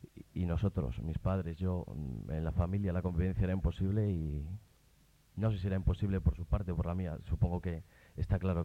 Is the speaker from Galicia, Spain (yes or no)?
no; Burgos, Castile and León, Spain; Yo nací, bueno, en una familia carismática hace 18 años. Yo soy de Burgos